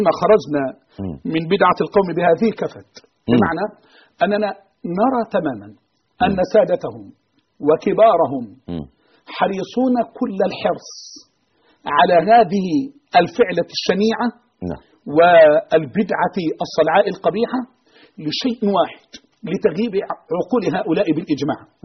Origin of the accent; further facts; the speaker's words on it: Egypt; عندنا في مصر تدعي يعني